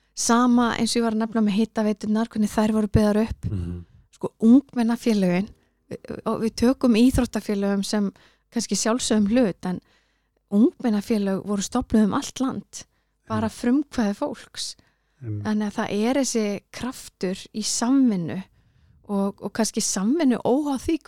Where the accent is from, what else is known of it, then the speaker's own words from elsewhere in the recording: Reykjavík, Capital Region, Iceland; Ég árbæðingur, ég er elst upp í Hraunbænum og í Selásnum og síðan er ég svo mikið í sveit hjá ömmun og afa sem átti bóndabæ.